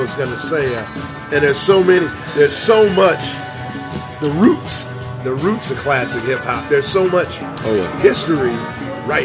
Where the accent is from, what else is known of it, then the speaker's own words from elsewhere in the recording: Raleigh, North Carolina, United States; That's where growing up in Raleigh, that's where I first.